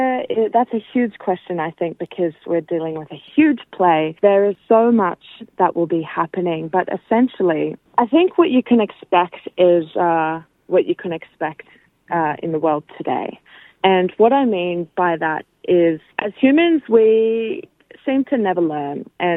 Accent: Brisbane, Queensland, Australia; I am a Birriggubba girl, born and raised in Brisbane, however, but from Duraland, which is an hour south of Townsville in a humble little town called Ayr, A-Y-R.

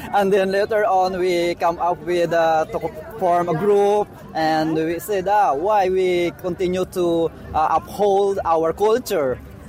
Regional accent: Bacolod, Western Visayas, Philippines; now in Australia; So we started on Mascara. We came from Bacolod City, Negros Occidental, from the city of Smile. So we bring Mascara Festival here in Australia.

